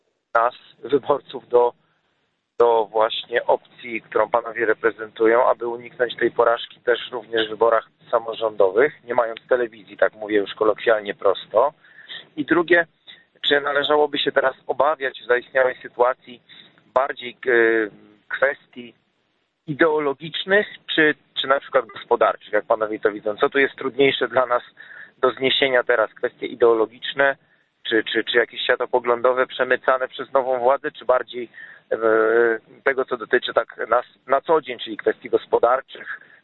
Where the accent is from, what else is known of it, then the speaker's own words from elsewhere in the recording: Świętokrzyskie Voivodeship, Poland; jestem tutaj ze Świętokrzyskiego, mieszkam na wsi.